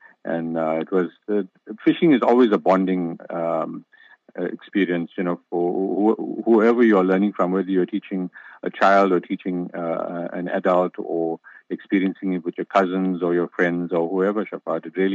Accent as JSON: {"language": "English", "town": "Durban", "region": "KwaZulu-Natal", "country": "South Africa", "tie": "born or raised there", "said": "I grew up fishing in the Durban Harbour"}